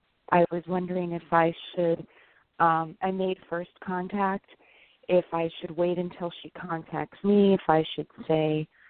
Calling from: New York, United States; from New York.

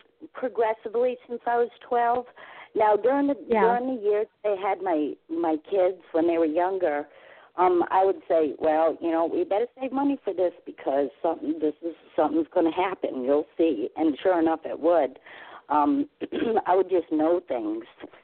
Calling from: New Hampshire, United States; I'm calling from New Hampshire.

